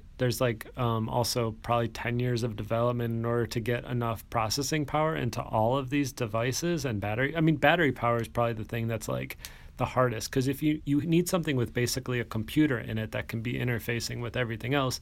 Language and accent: English; Midwest, United States; I mean, I'm from the Midwest, and I know that a lot of this technology stuff is totally unexciting